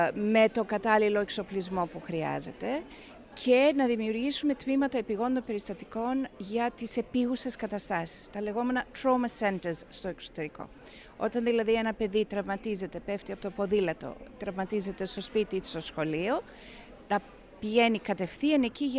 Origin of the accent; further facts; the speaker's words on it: England, United Kingdom; είμαι Αγγλίδα